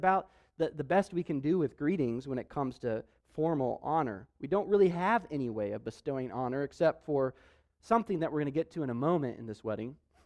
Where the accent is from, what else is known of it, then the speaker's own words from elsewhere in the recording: Denver, Colorado, United States; the Denver Nuggets won the NBA championship. That's my hometown, so I was very excited to see that.